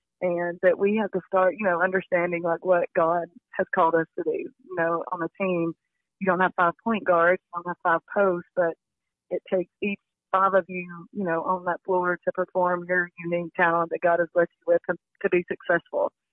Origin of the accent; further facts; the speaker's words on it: Shelbyville, United States; I went and spoke at a little woman's group back in my hometown in Shelbyville